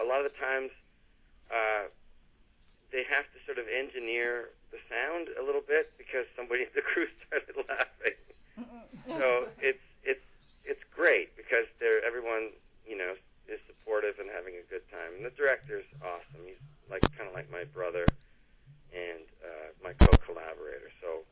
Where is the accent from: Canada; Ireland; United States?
Canada; Toronto, Ontario; I grew up in Toronto.